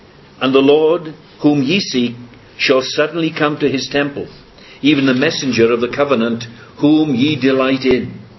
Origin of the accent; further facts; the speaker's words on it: Wales, United Kingdom; I come from Wales, and Wales is a land of song.